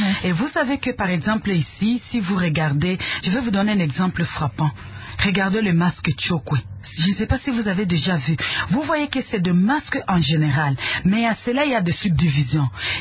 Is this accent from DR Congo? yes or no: yes; Kasenga, Katanga, DR Congo; born there; Je suis originaire du Katanga, dans le district du Lualaba, territoire de Sandoa. J'ai vu le jour au Katanga, mais ce n'est pas chez moi dans le district. Mon père était assistant médical à l'époque. Il œuvrait dans le territoire de Kasenga. Et c'est là que j'avais vu jour. Donc, je suis née à Kasenga.